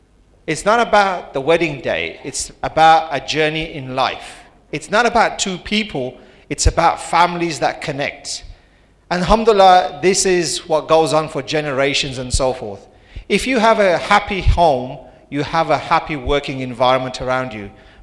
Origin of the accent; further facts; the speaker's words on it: Malaysia; I come from Malaysia, I live in Malaysia